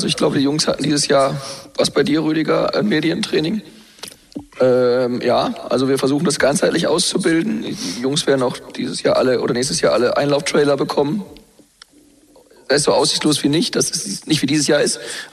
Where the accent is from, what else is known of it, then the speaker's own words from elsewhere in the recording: Essen, North Rhine-Westphalia, Germany; Steht immer ein Trainingslager in Essen an, in meiner Heimatstadt.